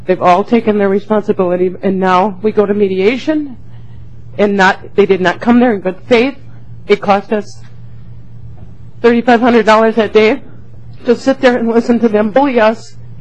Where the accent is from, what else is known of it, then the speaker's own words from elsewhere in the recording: Jordan, Minnesota, United States; This is my husband, Dwayne, and we're from Jordan, Minnesota.